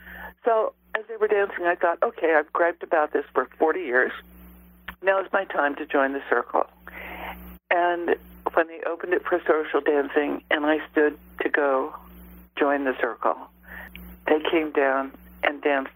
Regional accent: Arizona, United States; born or raised there

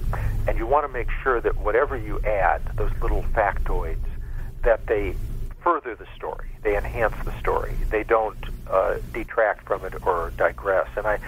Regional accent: Midwest, United States; I can say that I grew up in the Midwest, and my life circumstances, loving family, love my mother dearly.

